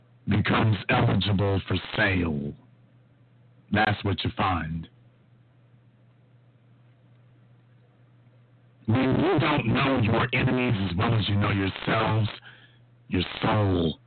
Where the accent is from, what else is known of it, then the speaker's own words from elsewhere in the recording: Louisiana, United States; Now, I'm from Louisiana, and there is a restaurant chain named Popeye's Chicken.